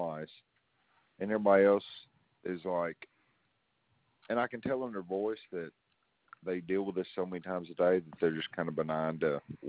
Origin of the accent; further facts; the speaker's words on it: Arkansas, United States; in South Arkansas. I don't live in a small town anymore, but But anyway, I get it. 2,138 people were in my hometown.